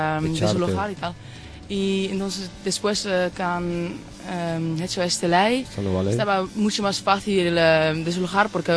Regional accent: Amsterdam, North Holland, Netherlands; Spanish is a second language; Yo soy del oeste de Ámsterdam.

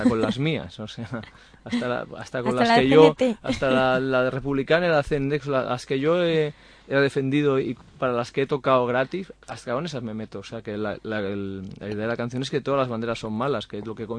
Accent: Barcelona, Catalonia, Spain; Yo soy de Horta, aquí al lado.

